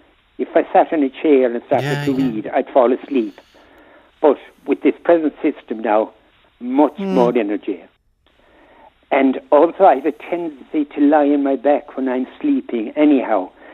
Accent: Ballinter, County Meath, Ireland; from Ballinter. Can you hear me?

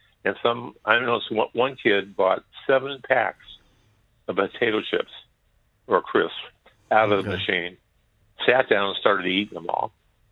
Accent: Las Vegas, Nevada, United States; now in Ireland; No, I'm from Las Vegas originally, Joe.

